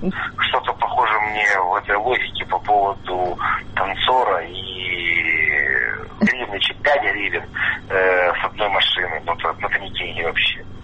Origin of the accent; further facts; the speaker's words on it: Sumy, Sumy Oblast, Ukraine; моє частне мнение, як сумчанин.